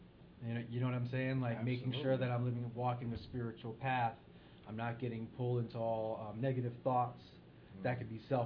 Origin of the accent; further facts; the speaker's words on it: Middletown, Connecticut, United States; started battling at young age in Connecticut, and you know, my hometown, Middletown.